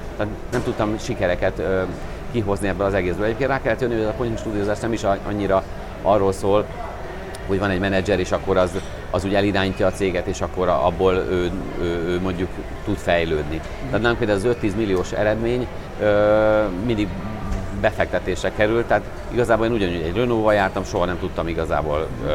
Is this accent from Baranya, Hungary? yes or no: yes; Pécs, Baranya, Hungary; azt nem is beszéltük, hogy én pécsi vagyok